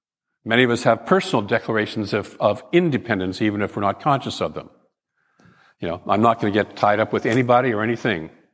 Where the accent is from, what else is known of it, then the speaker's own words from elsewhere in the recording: Portland, Oregon, United States; also born or lived in New England; And I remember when I moved from Portland, where I grew up, to New England.